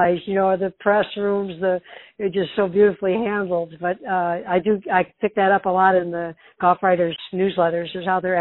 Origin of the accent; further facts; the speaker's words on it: Detroit, Michigan, United States; now in Hawaii, United States; my hometown of Detroit, that I love connecting Detroit and Hawaii in many, many ways.